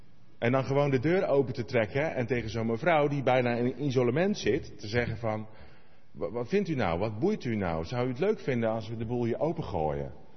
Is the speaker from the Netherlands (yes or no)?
yes; Randstad, Netherlands; Ik kom oorspronkelijk uit de Randstad.